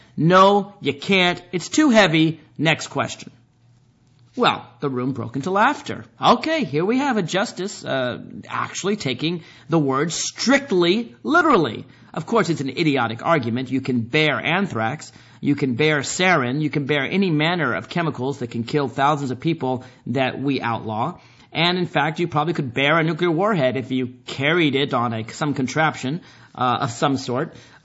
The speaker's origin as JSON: {"language": "English", "region": "Virginia", "country": "United States", "tie": "born or raised there", "said": "And indeed, in Virginia, my home state, until 2003, a man and his wife could not have oral sex because that was a crime."}